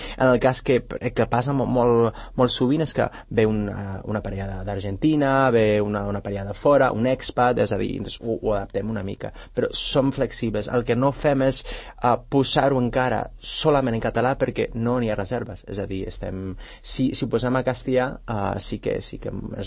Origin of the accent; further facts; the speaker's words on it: Buñol, Valencian Community, Spain; now in Sant Cugat, Spain; jo sóc valencià, sóc d'un poble que es diu Bunyol